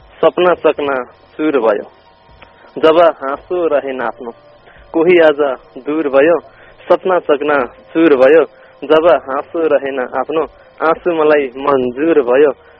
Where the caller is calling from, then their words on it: Mangalpur, Bagmati, Nepal; Chitwan मंगलपुरबाट।